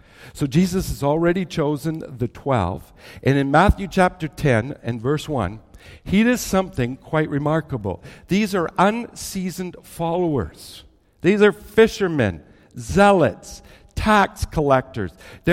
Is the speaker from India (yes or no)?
no; Canada; Because here in Canada, I'm a Canadian.